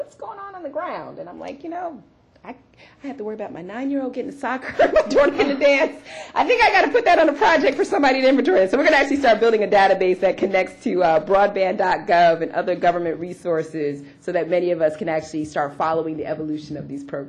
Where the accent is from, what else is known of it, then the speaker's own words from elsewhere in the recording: Chicago, Illinois, United States; but see, I'm from Chicago.